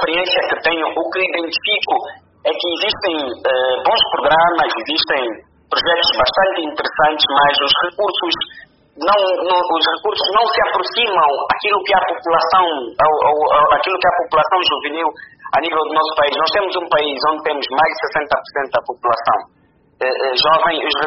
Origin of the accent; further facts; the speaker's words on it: Angola; Serão resolvidos por todos nós, enquanto angolanos, acima de tudo.